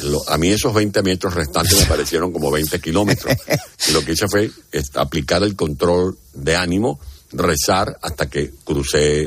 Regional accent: San Juan de los Morros, Guárico, Venezuela; born there; Fue mi primera experiencia en una cárcel que me agarraron protestando en San Juan de los Morros, un pueblo donde nací, en Venezuela

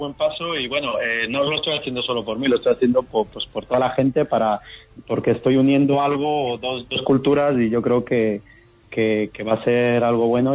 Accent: Ecuador; now in Spain; yo siempre me siento español y ecuatoriano, digamos que tengo dos mundos, ¿no?

